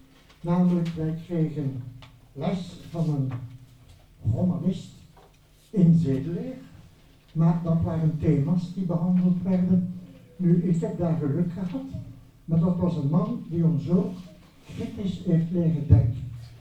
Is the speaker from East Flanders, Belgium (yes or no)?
no; Brussels, Brussels-Capital Region, Belgium; En ik heb dan als Brusselaar kennis gemaakt met Limburg.